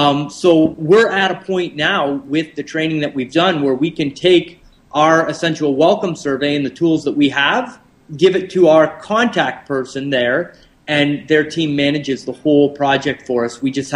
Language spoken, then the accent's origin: English; Canada; I'm a Canadian, and if you can't tell